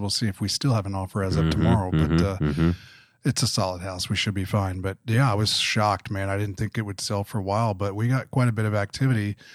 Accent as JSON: {"language": "English", "region": "Kentucky", "country": "United States", "tie": "born or raised there", "said": "Yeah, that's where I grew up on the East. Everything was a Coke."}